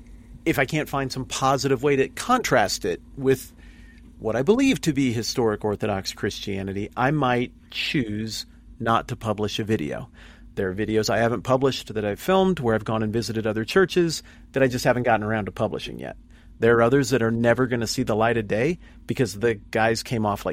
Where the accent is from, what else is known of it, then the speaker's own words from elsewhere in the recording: Mountain West, United States; I grew up in the Mountain West. I grew up around Mormonism and Mormons. I played ball. I had Mormon friends.